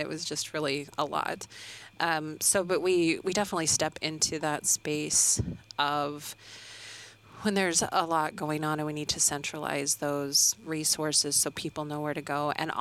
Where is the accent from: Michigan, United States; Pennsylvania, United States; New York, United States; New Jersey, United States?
Michigan, United States; Midland; We talked a little bit about, you know, I'm from Midland.